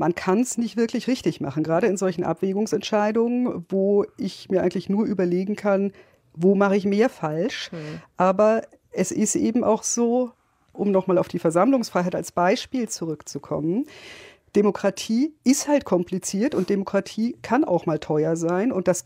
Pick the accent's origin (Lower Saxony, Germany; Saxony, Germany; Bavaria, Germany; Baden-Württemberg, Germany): Bavaria, Germany; Ich komme aus Bayern, also bin in Bayern aufgewachsen und da in die Schule gegangen.